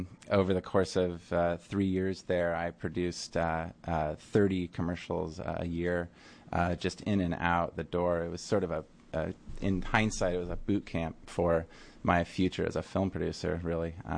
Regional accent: Portland, Oregon, United States; I was born and raised in the Montevilla neighborhood in Portland and went to Vancouver Film School in British Columbia.

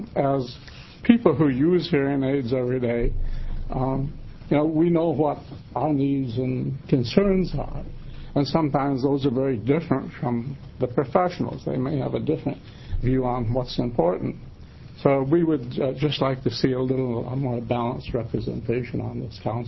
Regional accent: Monmouth, Oregon, United States; from Monmouth, Oregon

